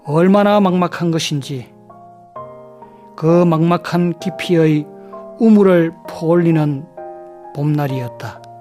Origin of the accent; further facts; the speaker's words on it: South Gyeongsang, South Korea; 저는 문학을 시작하면서 제가 태어난 지역인 경남을 떠나지 않고 늘 생활을 했습니다.